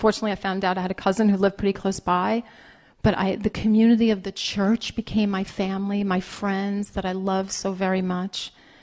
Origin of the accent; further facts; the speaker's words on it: Brooklyn, New York, United States; I grew up in Brooklyn.